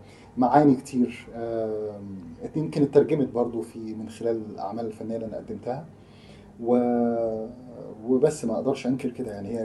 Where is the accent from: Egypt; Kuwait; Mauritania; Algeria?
Egypt; والله أنا فنان مصري